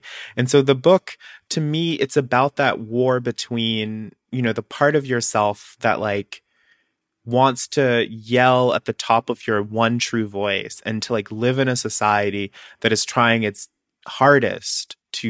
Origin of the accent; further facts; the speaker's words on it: Alabama, United States; I'm Black. I'm queer. I'm from Alabama. I grew up on a farm.